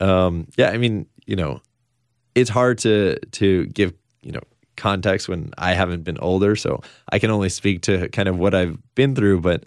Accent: New York, United States; In Westchester, New York. So a little bit north of the city.

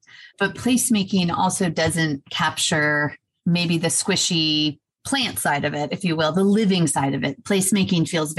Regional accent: Los Angeles, California, United States; also born or lived in Atlanta, United States; now in Serenbe, United States; So we moved, I grew up in Los Angeles, so like tons of lights everywhere.

